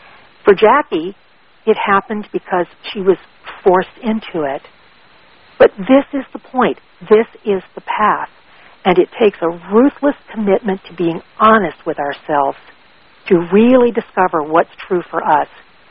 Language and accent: English; Baton Rouge, Louisiana, United States; President and General Manager of Cox Communications in Baton Rouge, Louisiana, which happens to be my hometown.